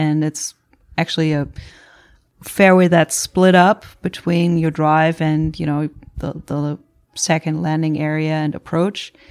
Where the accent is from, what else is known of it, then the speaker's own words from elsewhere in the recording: Germany; since I'm from Germany.